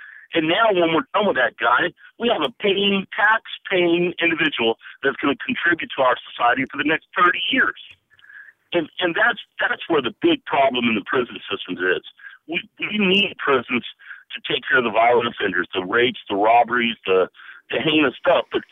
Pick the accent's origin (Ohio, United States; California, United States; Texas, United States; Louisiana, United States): California, United States; I'm a 49-year-old white man. I'm from Southern California.